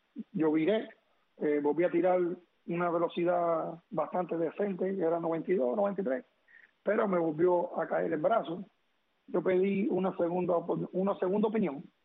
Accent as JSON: {"language": "Spanish", "country": "Cuba", "said": "Como cubano al fin y latino"}